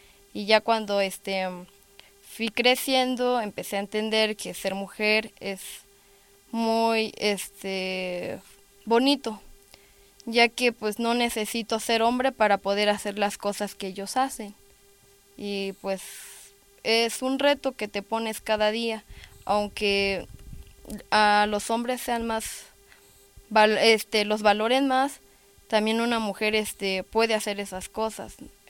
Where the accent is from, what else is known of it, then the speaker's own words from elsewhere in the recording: San Cristóbal de las Casas, Chiapas, Mexico; soy originaria de San Cristóbal de las Casas y estoy estudiando en la Universidad Intercultural de Chiapas en la carrera de comunicación.